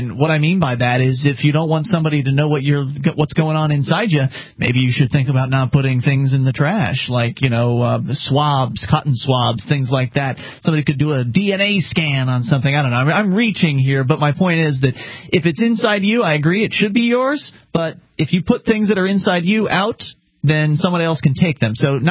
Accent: Florida, United States; We were born and raised in Florida. We know all about its reputation.

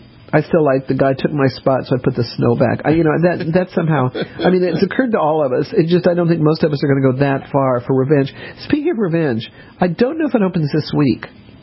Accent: New England, United States; I lived in Boston for years, and I'm from New England.

